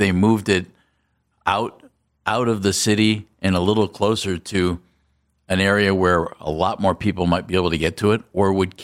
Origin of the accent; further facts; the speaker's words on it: Ohio, United States; I grew up in Summit County. Well, Cleveland was my team. You know, Cleveland's my area. It's my home city, you know, the big city.